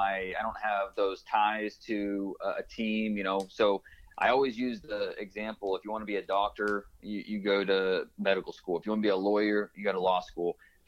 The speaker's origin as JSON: {"language": "English", "region": "Ohio", "country": "United States", "tie": "born or raised there", "said": "Really growing up in Northeast Ohio, when the Browns came back in 1999"}